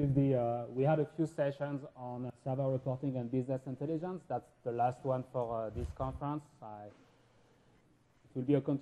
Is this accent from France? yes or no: yes; Paris, Île-de-France, France; English is a second language; you may get a little bit of an accent from me, and that's because I was born and raised in Paris.